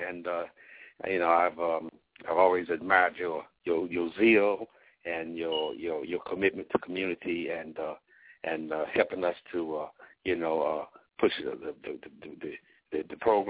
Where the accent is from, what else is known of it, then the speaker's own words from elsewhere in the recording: Raleigh, North Carolina, United States; I'm a country boy. I'm a Raleigh.